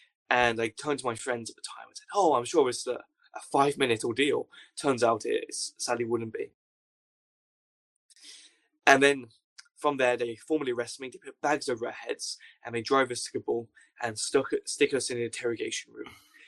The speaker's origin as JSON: {"language": "English", "country": "United Kingdom", "said": "But of course, I'm British, so I pushed my way through because no one was queuing"}